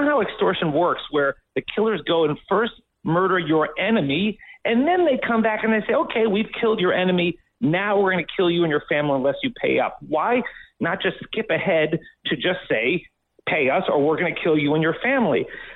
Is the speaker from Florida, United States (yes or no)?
yes; Florida, United States; Well, I'm from South Florida